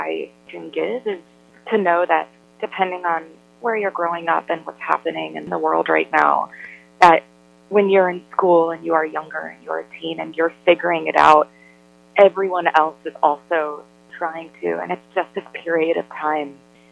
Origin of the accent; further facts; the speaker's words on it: New York City, New York, United States; I grew up in theater, and I grew up in New York City and went to a performing arts high school